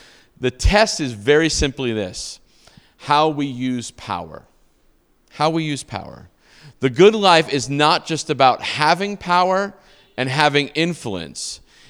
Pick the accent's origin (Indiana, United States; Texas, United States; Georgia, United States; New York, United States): New York, United States; Brooklyn; also born or lived in Portland, Maine / New Hampshire / Boston; And so I grew up in Brooklyn, New York, and then we moved to Portland, Maine, and Nashville, New Hampshire, and then Boston, Massachusetts.